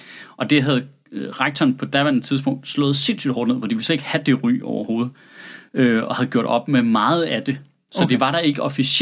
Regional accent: Central Denmark Region, Denmark; also born or lived in Slagelse; Jeg voksede op på Vestjylland.

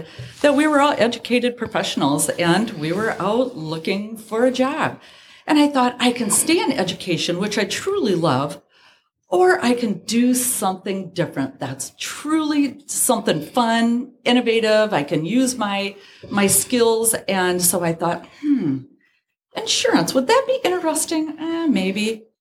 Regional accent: Goose Lake, Pennsylvania, United States; I'm from Goose Lake, so the small little surrounding areas as well.

